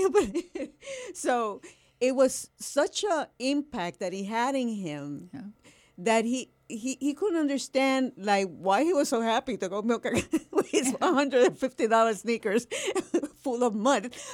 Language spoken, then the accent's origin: English; Toa Baja, Puerto Rico; also born or lived in Arroyo; I'm from Arroyo, but I'm going to be there. I'm always from Arroyo, Patillas. My husband's from Patillas. My kids are from Bayamón. I have a whole team, and then I was raised in Toa Baja.